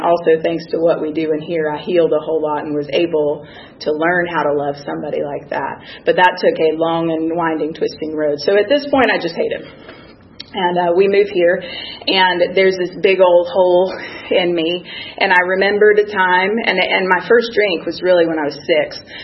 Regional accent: Knoxville, Tennessee, United States; born there; I was born in Tennessee, a little town, now not so little, Knoxville in 1980.

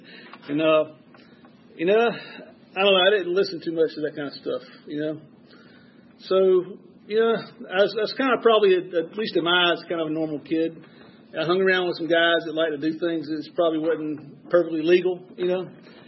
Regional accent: Atlanta, Georgia, United States; But I was born and raised here in Atlanta, and I was a pretty good kid in grammar school.

